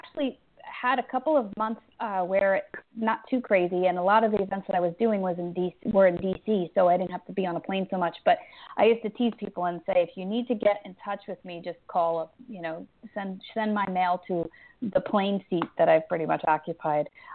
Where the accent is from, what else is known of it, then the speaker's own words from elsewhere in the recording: Long Island, New York, United States; now in Baltimore, United States; I now live in Baltimore, Maryland.